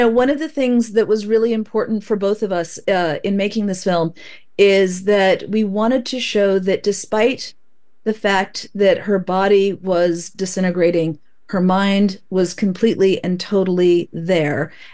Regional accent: Oregon, United States; She lives in Oregon. I grew up in Oregon. She grew up on the East Coast. I now live on the East Coast.

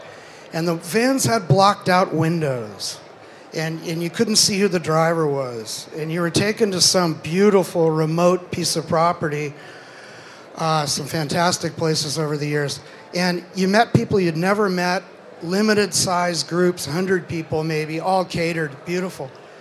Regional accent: California, United States; I'm a Californian, the land of chaos.

